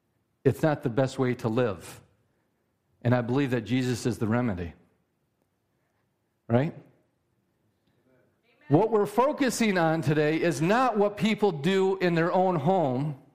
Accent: United States; As an American, what two consenting adults do in their own home is up to them.

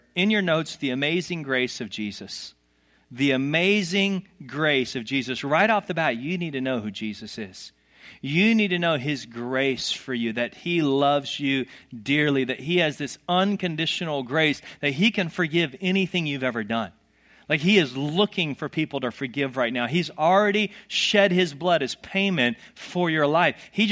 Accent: the South, United States; I grew up in the South, and so one of the things I was taught is God is this cosmic cop in the sky

